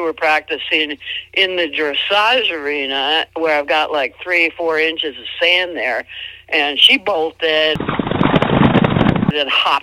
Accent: Minneapolis, Minnesota, United States; born there; And I was born in Minneapolis in 1950, and when I was 6 years old, I got a bouncing horse.

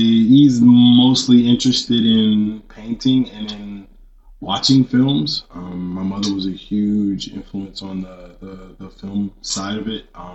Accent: Washington, District of Columbia, United States; From Washington, D.C., you know, born and raised, home.

